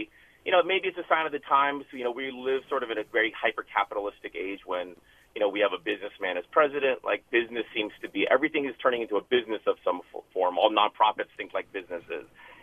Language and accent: English; United States; so I'm a Korean-American, you know, I'm from Korean heritage.